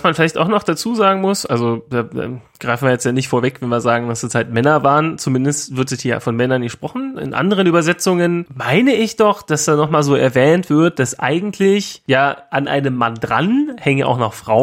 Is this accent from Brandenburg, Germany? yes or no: yes; Rathenow, Brandenburg, Germany; Also ich mag auch Rathenow. Mag ich? Ja, mag ich. Ist halt meine Heimat auch.